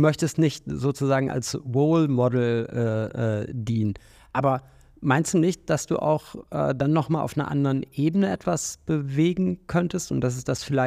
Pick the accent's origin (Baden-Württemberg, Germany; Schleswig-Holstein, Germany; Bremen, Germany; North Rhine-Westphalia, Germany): Bremen, Germany; Ich bin Bremerin.